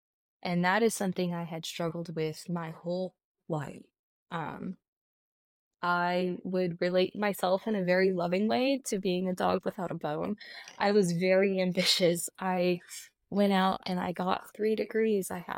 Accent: Midwest, United States; I'm going to be 37 this year, and I was born and raised in the Midwest to my parents who were very young.

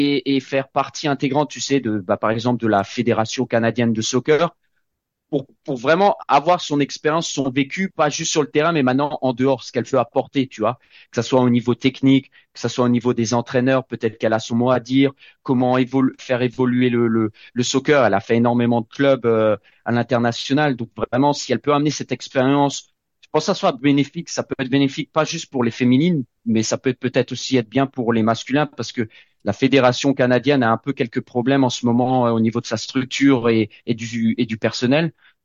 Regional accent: France; Donc tu sais, en tant que français, c'est un autre vocabulaire.

